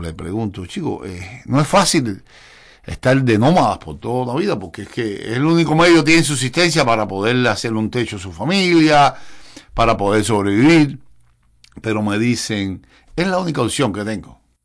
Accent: Cuba; nos atañe como médico de profesión y como cubanos

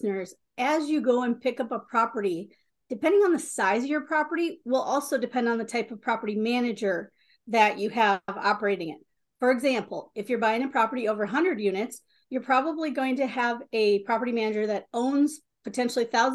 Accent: Minnesota, United States; We're from Minnesota.

